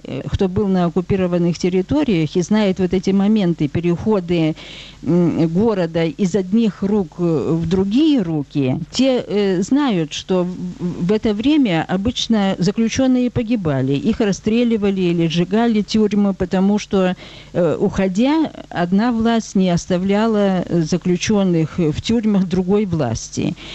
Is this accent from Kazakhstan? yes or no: no; Kyiv, Ukraine; born there; Я родилась в Киеве в 23-м году. Мой отец – сын священника.